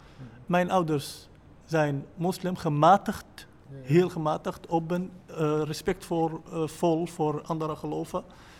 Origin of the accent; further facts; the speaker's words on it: Syria; Dutch is a second language; now in Netherlands; Ik kom uit Syrië. Ik ben 3 jaar geleden naar Nederland gekomen. Ik ben gevlucht uit oorloggebied in Syrië.